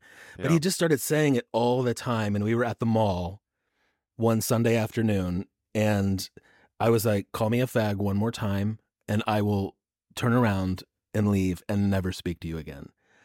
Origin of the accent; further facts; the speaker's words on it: Evansville, Indiana, United States; I grew up in Evansville, Indiana.